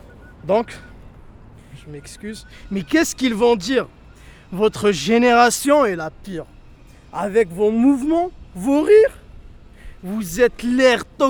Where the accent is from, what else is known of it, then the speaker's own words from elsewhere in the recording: Algiers Province, Algeria; je viens de la banlieue d'Alger.